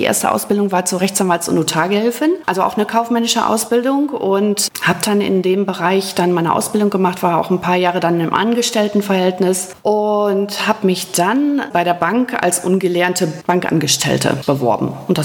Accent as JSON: {"language": "German", "town": "Rheine", "region": "North Rhine-Westphalia", "country": "Germany", "tie": "born there", "said": "Ja, das ist meine Geburtsstadt."}